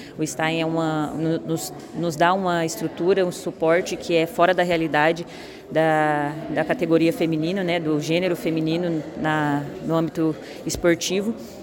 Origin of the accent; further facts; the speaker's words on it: Ubiratã, Paraná, Brazil; now in Cascavel, Brazil; Esse é meu terceiro ano, vim para Cascavel de 2021, eu sou natural de Ubiratã, né, aqui pertinho, e desde 2021 eu estou aqui, esse é o meu terceiro ano.